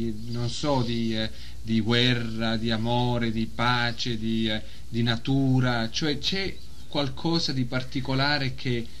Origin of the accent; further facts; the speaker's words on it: Siculiana, Sicily, Italy; dato che siamo di Siculiana